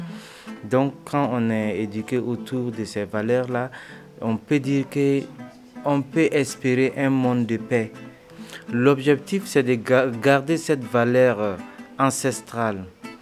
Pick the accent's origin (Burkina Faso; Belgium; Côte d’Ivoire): Burkina Faso; je viens du Burkina Faso.